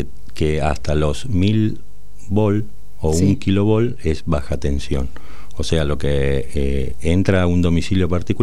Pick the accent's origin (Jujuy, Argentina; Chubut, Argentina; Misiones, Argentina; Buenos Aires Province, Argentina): Buenos Aires Province, Argentina; San Justo; Vengo de San Justo